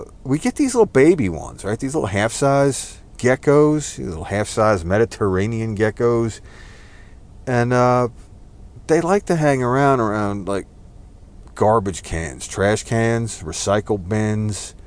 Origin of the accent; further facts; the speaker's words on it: New Jersey, United States; For example, growing up in New Jersey, as I did, and I always seem to mention here, it's just a stupid fact.